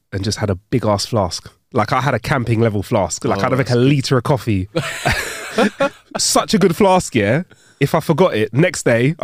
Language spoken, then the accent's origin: English; London, United Kingdom; because we're from London, Sean, if anywhere in the show is somewhere that you've physically been, have a sip as well.